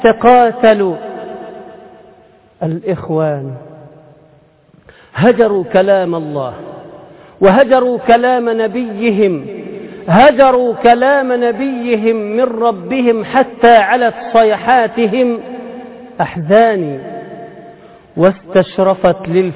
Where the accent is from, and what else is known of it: Egypt